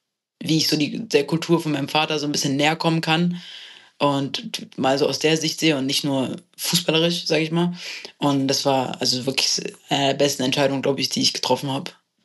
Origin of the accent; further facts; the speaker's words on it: Berlin, Germany; Ich komme aus Berlin, hier ist halt meine Familie, meine Freunde.